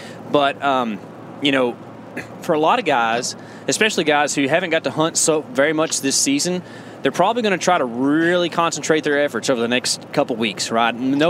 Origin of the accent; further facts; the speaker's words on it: Texas, United States; And we come from East Texas, where they just don't hardly do that at all.